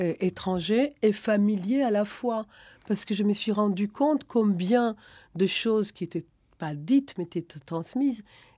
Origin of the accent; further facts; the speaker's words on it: Israel; first language German; French is a second language; now in France; Et si on va plus loin, ma première langue, la langue que mes parents m'ont parlé, c'était l'allemand en Israël.